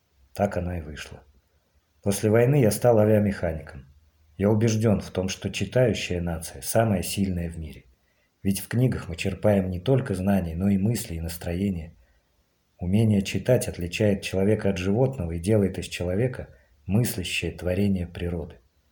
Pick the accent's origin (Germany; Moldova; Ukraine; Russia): Ukraine; Родом я был с Украины.